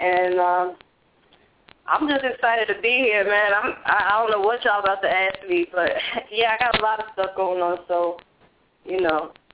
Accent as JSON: {"language": "English", "town": "Boston", "region": "Massachusetts", "country": "United States", "also_born_or_lived": "Wilkes-Barre", "said": "Okay, so originally I'm from Boston, East Cambridge, you know what I'm saying?"}